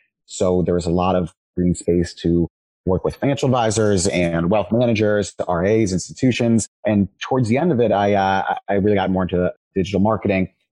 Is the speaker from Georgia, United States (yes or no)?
no; Washington, District of Columbia, United States; So I grew up in DC, then went to college in Miami